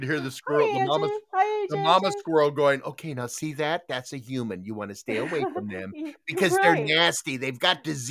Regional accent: Tucson, Arizona, United States; When I grew up in Tucson, we were out.

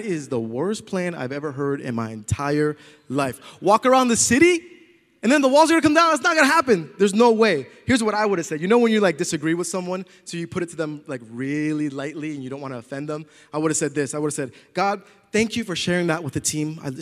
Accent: Boston, Massachusetts, United States; Yo, I'm from Boston, Massachusetts. I've never seen a wild animal in the wild ever in my entire life.

